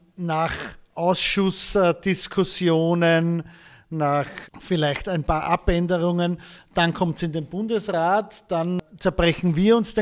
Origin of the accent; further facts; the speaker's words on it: Lower Austria, Austria; Ich komme aus Niederösterreich.